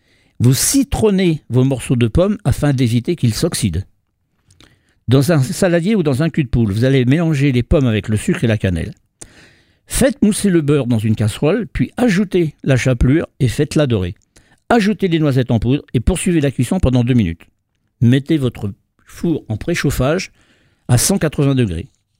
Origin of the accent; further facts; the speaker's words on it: France; J'arrive pas bien à prononcer ça, mais je suis français, moi, voilà, c'est le problème, c'est autrichien ce truc-là.